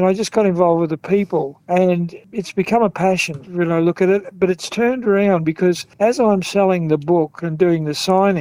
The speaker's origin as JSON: {"language": "English", "country": "Australia", "said": "being Australian, something to be really proud of."}